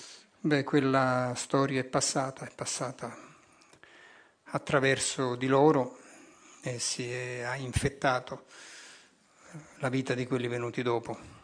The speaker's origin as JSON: {"language": "Italian", "town": "Naples", "region": "Campania", "country": "Italy", "tie": "born there", "said": "Sono nato a Napoli nella metà del secolo scorso."}